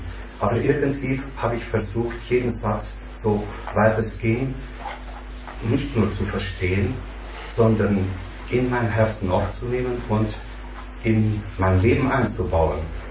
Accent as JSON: {"language": "German", "region": "Transylvania", "country": "Romania", "moved": "yes", "lives_now": "Germany", "said": "Ich stamme aus Siebenbürgen, aus Rumänien. Bin vor 20 Jahren nach Deutschland gekommen."}